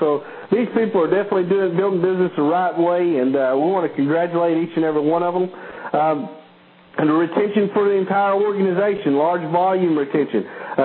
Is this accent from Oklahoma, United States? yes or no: yes; Ada, Oklahoma, United States; Right here in my hometown of Ada